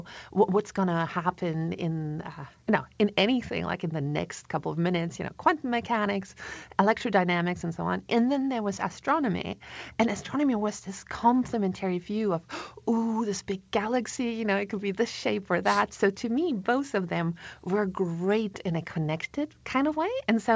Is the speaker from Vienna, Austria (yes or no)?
no; Kuchl, Salzburg, Austria; English is a second language; so I'm from Austria, a tiny country.